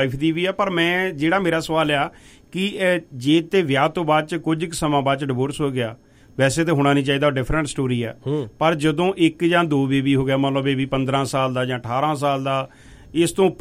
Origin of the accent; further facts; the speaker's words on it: Punjab, India; moved away; ਅਸੀਂ ਪੰਜਾਬ ਤੋਂ ਆਏ ਹਾਂ